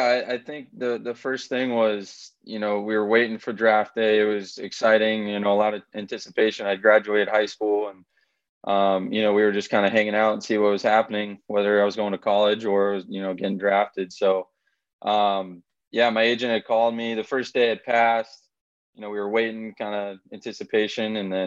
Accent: New England, United States; also born or lived in Grants Pass; So, like you mentioned, I was born in Grants Pass. And I don't really remember too much because we moved back to the East Coast when I was about two. So, my whole life really that I remember has been in New England.

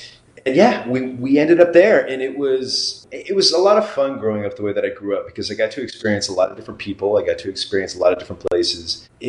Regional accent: Chicago, Illinois, United States; also born or lived in Missouri; So I grew up in Chicago and Missouri and then came back to California for a minute in the late 80s and then moved back to Illinois and then Pennsylvania.

